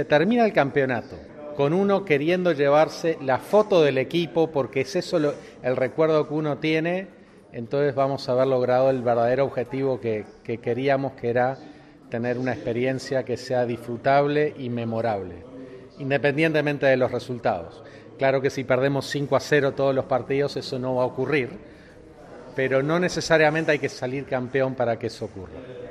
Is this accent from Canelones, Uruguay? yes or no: no; Montevideo, Uruguay; soy sacerdote de Montevideo, Uruguay